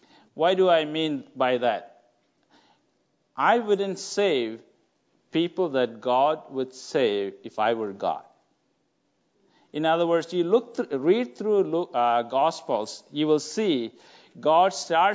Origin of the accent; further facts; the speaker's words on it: Wisconsin, United States; now in Chicago, United States; So we moved from a small town from Wisconsin and moved to Chicago.